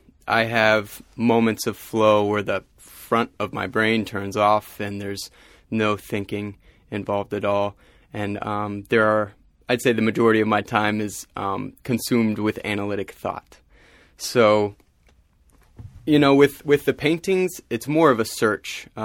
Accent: Marietta, Georgia, United States; also born or lived in New York / California; And then my family settled here in Marietta when I was a toddler. So I grew up in Marietta, had no idea what was happening in the city

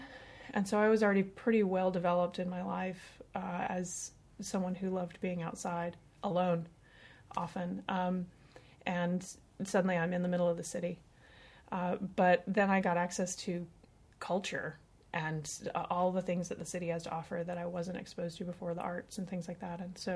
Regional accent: Florida, United States; also born or lived in St. Petersburg, Florida; Well, I started in Florida. I was born in St. Petersburg, but we left when I was about 5. And we moved to 5 miles outside of Archer, Florida, 5 miles outside of Newberry, Florida, 20 miles outside of Gainesville.

